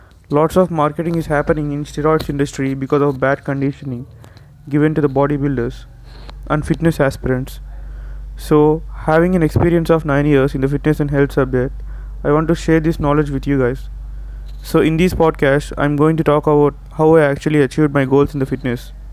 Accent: India; I am from India.

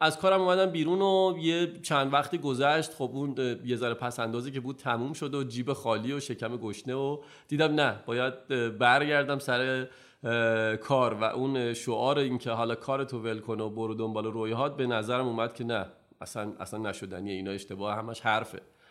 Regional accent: Hamadan, Iran; now in Tehran, Iran; داستان زندگی من برمیگرده به این که من از همدان اومدم تهران، تصمیم گرفتم اینجا درس بخونم

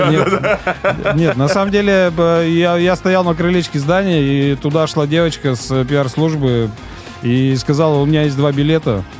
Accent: Chusovoy, Perm Krai, Russia; я из Перми, из Пермского края, из города Чусового, Пермский край.

